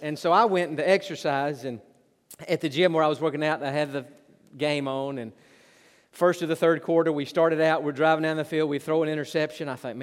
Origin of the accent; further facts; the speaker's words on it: Knoxville, Tennessee, United States; And the reason for that is I grew up in the Knoxville area. And when I was a little kid, I grew up on Saturdays going to Neyland Stadium, watching those Tennessee Volunteers.